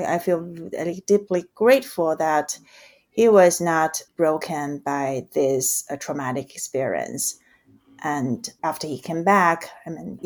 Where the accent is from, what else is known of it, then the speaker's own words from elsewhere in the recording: Beijing, China; moved away as an adult; now in Princeton, United States; I grew up in Beijing, China, and educated in China as well. And I moved here in 2014